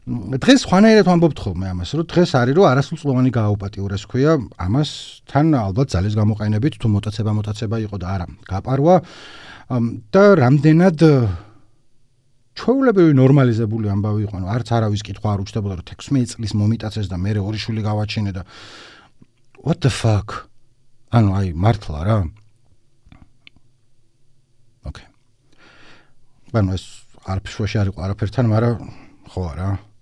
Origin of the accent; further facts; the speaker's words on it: Baghdati, Imereti, Georgia; ჩემი იდენტობა არის რომ ბაღდადიდან ვარ წარმოშობილი, ჩემთვის ქუთაისი ქალაქია და ბაღდადის ქალაქი ამ არის უფრო პატარა რაიონული ცენტრი